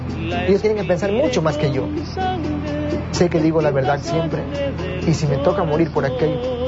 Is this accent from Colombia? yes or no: no; Amazon, Ecuador; Yo vivo en la Amazonía ecuatoriana, soy de Xuxupingo. Cuando yo tenía 14 años, empecé a trabajar en los campos petroleros.